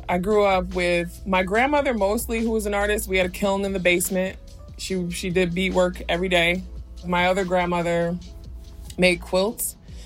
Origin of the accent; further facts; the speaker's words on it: Detroit, Michigan, United States; When I was growing up in Detroit, there were areas that were completely devastated.